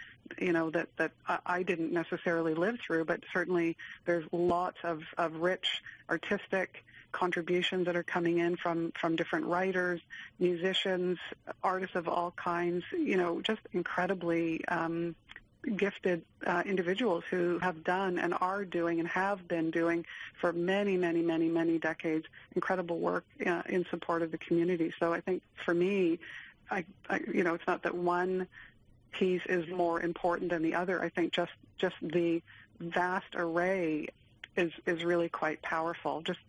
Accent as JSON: {"language": "English", "region": "Ontario", "country": "Canada", "moved": "as an adult", "lives_now": "Nova Scotia, Canada", "said": "I'm from Ontario. I moved to Nova Scotia about 20 years ago."}